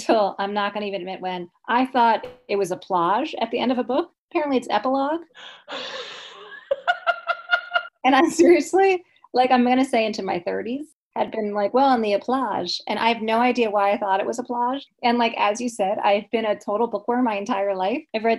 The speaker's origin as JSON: {"language": "English", "town": "West Orange", "region": "New Jersey", "country": "United States", "tie": "born or raised there", "lives_now": "Cranford, United States", "said": "I grew up in West Orange, New Jersey."}